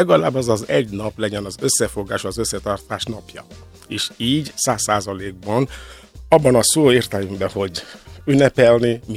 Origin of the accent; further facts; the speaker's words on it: Nigeria; now in Hungary; Így, ahogy mondod, én onnan származom, de most már hát 18 éve itt élek Magyarországon folyamatosan családommal együtt.